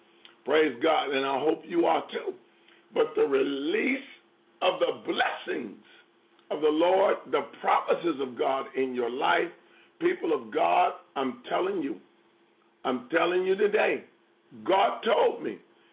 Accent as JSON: {"language": "English", "town": "Chicago", "region": "Illinois", "country": "United States", "tie": "born there", "said": "Hallelujah, because I was born in Chi-Town. It's my town."}